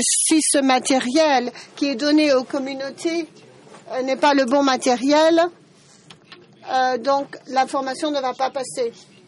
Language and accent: French; United States; French is a second language; moi je suis un Américain stupide.